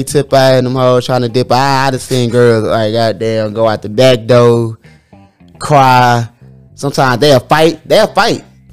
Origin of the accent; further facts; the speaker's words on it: Sugar Land, Texas, United States; I'm Sugar Land. I'm from Sugar Land, Texas.